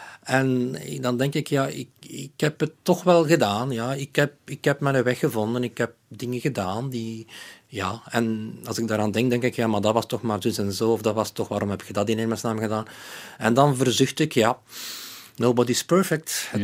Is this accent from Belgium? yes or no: yes; Aalst, Flanders, Belgium; accent: Aalst dialect; first language Aalst dialect; now in Brussels, Belgium; Dat is mijn moedertaal. Ik spreek nog altijd tegen baby's en honden en katten spreken nog altijd Aalsters.